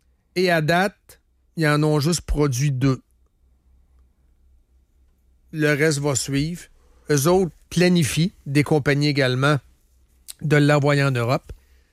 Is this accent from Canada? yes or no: yes; Quebec, Canada; Et nous autres, on est Québécois, on est ici